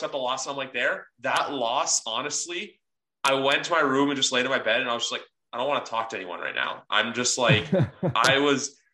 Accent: Canada; I'm actually Canadian. I don't live in the States.

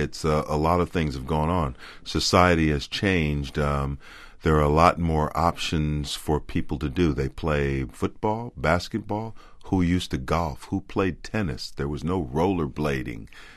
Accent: St. Paul, Minnesota, United States; St. Paul I grew up

